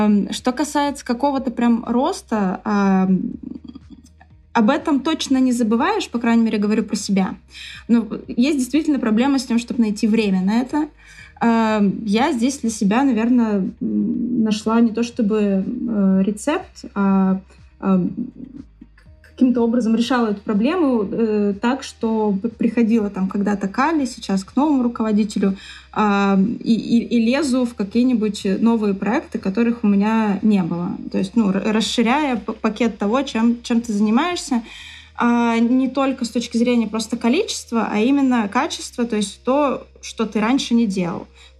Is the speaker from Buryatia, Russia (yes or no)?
no; Saint Petersburg, Russia; Ну, в конкретный момент в Москве, но в целом, да, я петербурженка